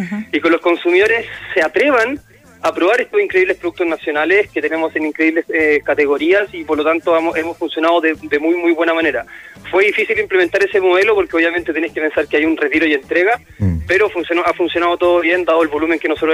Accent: Chile; Nosotros como chilenos tenemos una cultura muy buena de apreciar lo estadounidense

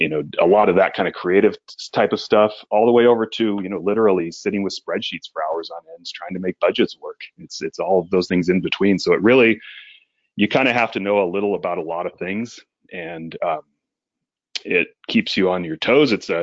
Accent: Oregon, United States; also born or lived in South Korea; No, because certainly when I moved to the States from Korea, I grew up in Oregon and had kind of bounced around during college, but really whatever social connections I had were in Oregon.

